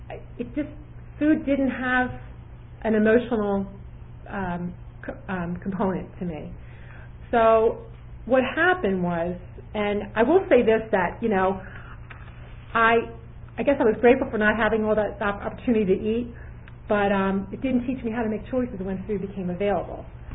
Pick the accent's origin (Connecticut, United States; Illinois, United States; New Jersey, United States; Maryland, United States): Maryland, United States; moved away as an adult; So I went down to Virginia. I was from Maryland, went to Virginia.